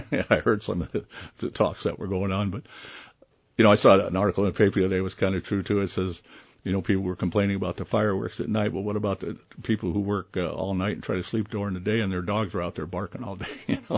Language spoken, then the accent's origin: English; Denver, Colorado, United States; now in Sioux City, United States; I've been here for almost 40 years. I came from Denver, Colorado, and my ex-wife is from here, and that's why we moved back.